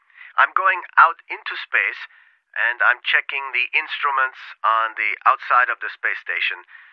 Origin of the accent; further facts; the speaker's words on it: Yokohama, Kanagawa, Japan; I'm from Yokohama, Kanagawa, which is part of Tokyo.